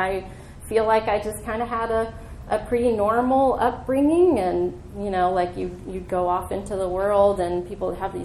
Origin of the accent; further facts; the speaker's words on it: Columbus, Ohio, United States; also born or lived in Florida; I am from Ohio, so I made Buckeye cookies because Ohio is the Buckeye state.